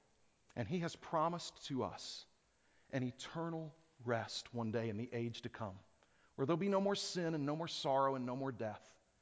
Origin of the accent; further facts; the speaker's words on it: Houston, Texas, United States; I grew up in Houston, Texas.